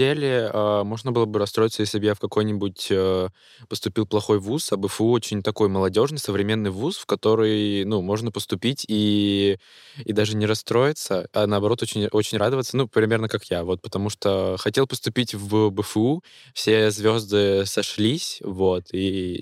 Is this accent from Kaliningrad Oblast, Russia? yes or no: yes; Kaliningrad, Kaliningrad Oblast, Russia; но на всю жизнь я из Калининграда никуда не уеду. Тут морюшка, все родное.